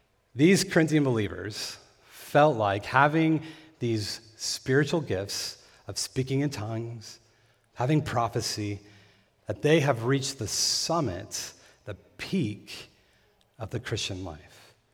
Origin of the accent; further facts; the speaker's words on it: Tehachapi, California, United States; I was visiting friends and family in my hometown of Tehachapi, California.